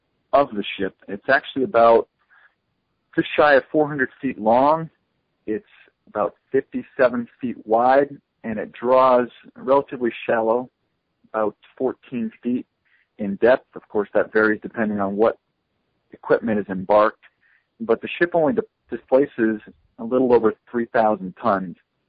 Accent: New York, United States; And my mom, you know, served in the bank industry for a while in my hometown in upstate New York.

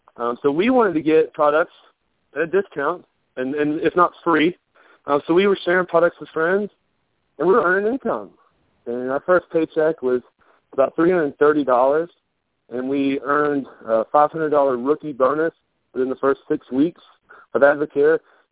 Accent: Chattanooga, Tennessee, United States; We are from Chattanooga.

